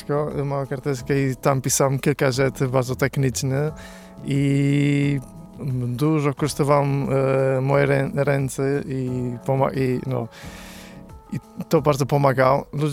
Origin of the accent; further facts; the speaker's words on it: Portugal; moved away as an adult; now in Poland; Ja jestem z Portugalii … mieszkam w Polsce prawie 10 lat.